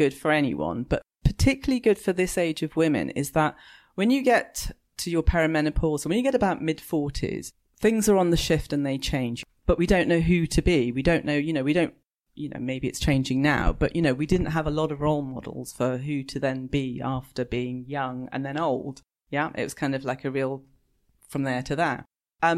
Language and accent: English; London, United Kingdom; I'm a Londoner. I'd lived in London all my life.